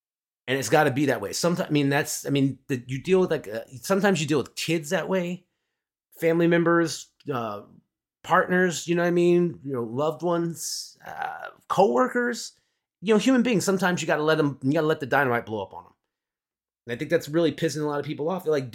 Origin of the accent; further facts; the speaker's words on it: United States; I'm a taxpayer, but I'm also an American. I'm a human being.